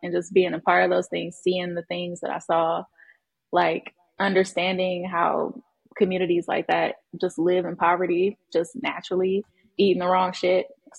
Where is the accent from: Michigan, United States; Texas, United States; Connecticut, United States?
Texas, United States; Houston; Yeah, I grew up in Third Ward, and many people know that's where … is from, and … all of them.